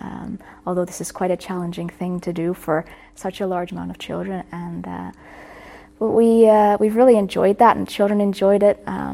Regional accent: Netherlands; Then we came back to the Netherlands and settled there.

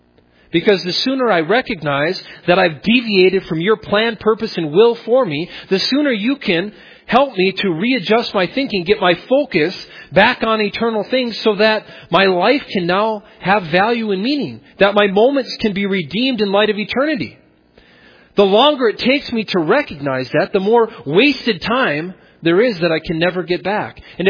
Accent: Minnesota, United States; I used to say I grew up on the Iron Range thinking that the word was frustration.

